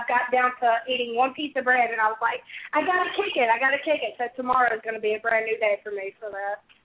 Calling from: South Carolina, United States; South Carolina.

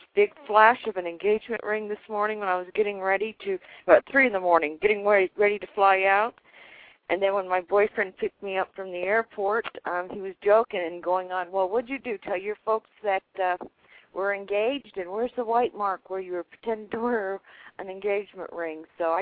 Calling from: Maine, United States; Maine only. I just got back this morning from Florida vacation.

